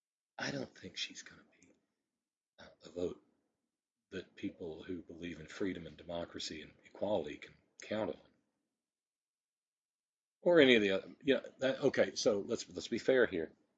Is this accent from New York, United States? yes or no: no; West Virginia, United States; from my home state of West Virginia